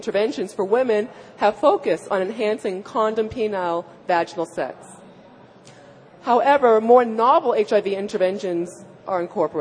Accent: Massachusetts, United States; I'm from Massachusetts. I didn't know anything about the Deep South.

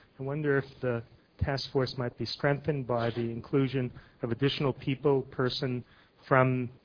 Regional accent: New Haven, Connecticut, United States; also born or lived in KwaZulu-Natal, South Africa; from New Haven, Connecticut, and KwaZulu-Natal, South Africa.

